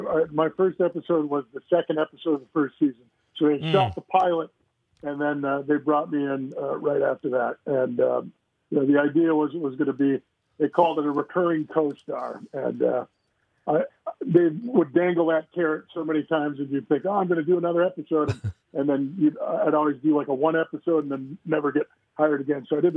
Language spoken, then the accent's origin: English; Wisconsin, United States; So I had lots of practice growing up in Wisconsin.